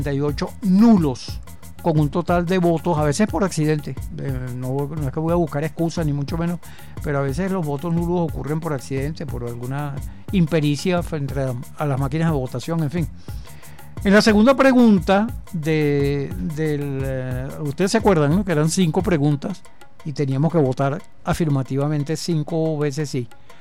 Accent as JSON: {"language": "Spanish", "country": "Venezuela", "said": "como comprometidos venezolanos en el porvenir de nuestra patria"}